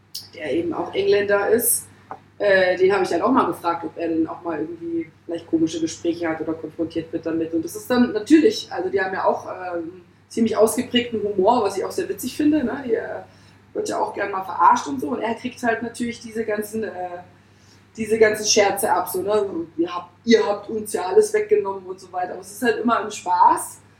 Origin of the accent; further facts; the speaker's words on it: Pforzheim, Baden-Württemberg, Germany; born there; also born or lived in Hamburg; außer meiner Geburtsstadt Pforzheim, was jetzt was ganz anderes ist, Hamburg-Wahlstadt quasi durchs Studium